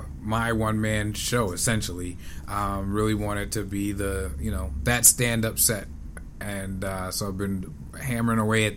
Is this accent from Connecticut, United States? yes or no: no; Brooklyn, New York, United States; it's going to give me a chance to talk about some of that growing up in Flatbush and what that was like.